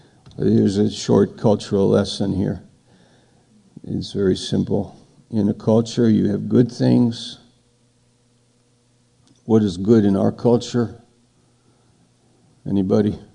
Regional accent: United States; Well, I'm an American, but I don't do it like

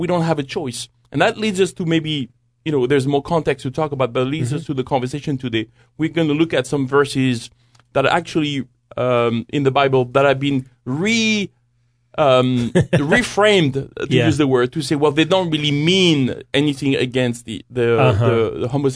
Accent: France; English is a second language; come from France. You can tell by my accent, but.

